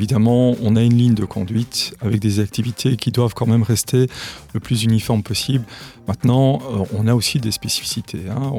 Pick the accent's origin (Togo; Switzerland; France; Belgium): Belgium; Liège, Wallonia; on m'avait confié la gestion du site de Braine-l'Alleud. Ça, c'était en 2014. J'y suis resté à peu près 2 ans pour revenir alors à ma ville natale, à Liège, en 2017.